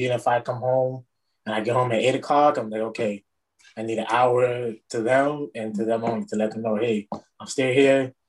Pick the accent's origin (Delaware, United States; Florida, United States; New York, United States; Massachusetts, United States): Florida, United States; Miami; I'm from Miami, Florida. 34 years old.